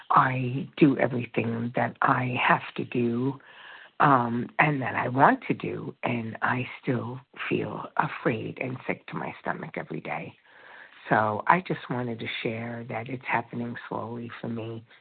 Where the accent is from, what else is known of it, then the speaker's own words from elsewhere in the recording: North Carolina, United States; from North Carolina.